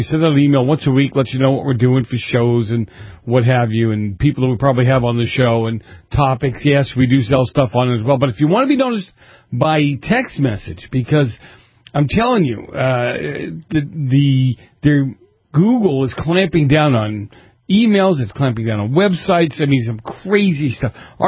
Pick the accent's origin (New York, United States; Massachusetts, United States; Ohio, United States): Massachusetts, United States; Boston; You know, I grew up in Boston. They have a place called Faneuil Hall there where they have all these different kind of foods